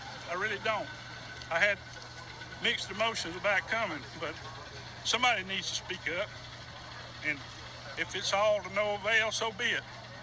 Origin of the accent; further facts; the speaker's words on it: Midland City, United States; born there; I'm only about 15 and 20 miles away. I was born here in Midland City.